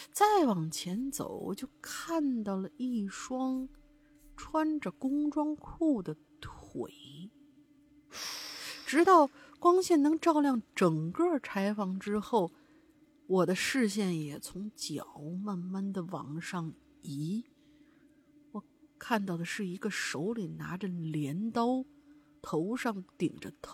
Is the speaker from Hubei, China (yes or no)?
yes; Hubei, China; 我们湖北老家的屋子呢是木头的。